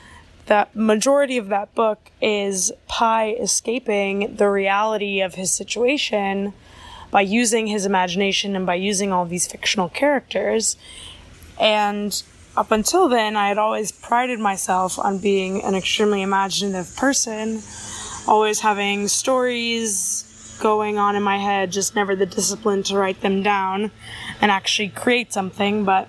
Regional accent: Atlanta, Georgia, United States; from Atlanta

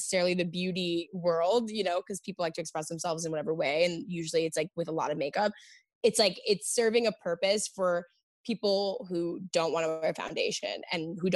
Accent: New York, United States; I like growing up in New York, it's like perfection was like, if you're perfect looking, like we're going to bully you.

